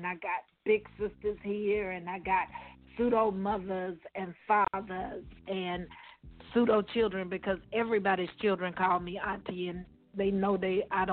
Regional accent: Georgia, United States; because I'm from South Georgia. I'm from the country. And I still kind of conduct myself as country

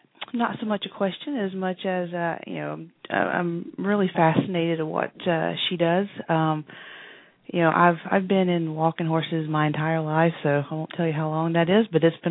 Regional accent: North Carolina, United States; North Carolina.

